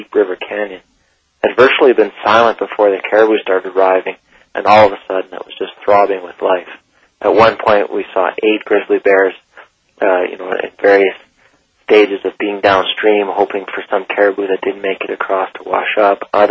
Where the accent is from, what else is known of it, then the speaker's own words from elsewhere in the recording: Calgary, Alberta, Canada; on the plains where I grew up in Calgary with a bison.